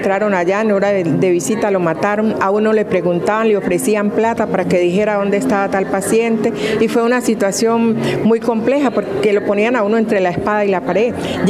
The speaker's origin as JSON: {"language": "Spanish", "town": "Jamundí", "region": "Valle del Cauca", "country": "Colombia", "said": "Vengo del Valle del Cauca."}